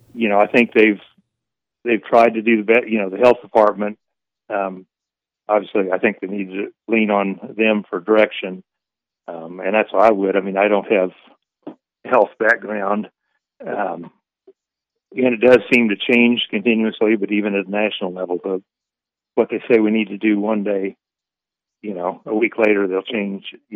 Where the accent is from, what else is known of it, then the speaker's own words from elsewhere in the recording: Topeka, Kansas, United States; I'm a lifetime Kansas resident. I was born and raised in Topeka, but I came to Manhattan to go to K-State and enjoyed it there, got married, had kids there, lived there for 19 years.